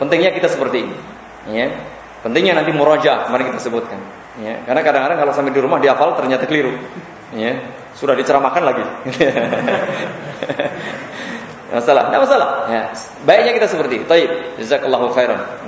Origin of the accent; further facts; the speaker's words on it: Java, Indonesia; Kalau orang Jawa, karena saya orang Jawa ya